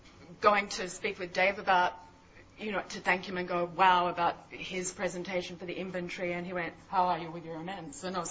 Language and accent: English; Mullumbimby, New South Wales, Australia; I've been here a year, and I was from Byron Bay, Mullumbimby, up in northern New South Wales